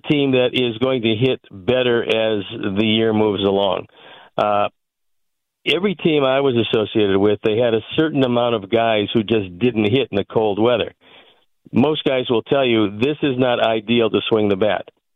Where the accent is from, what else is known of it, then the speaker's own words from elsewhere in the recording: Cleveland, Ohio, United States; But that's because I was born and raised in Cleveland.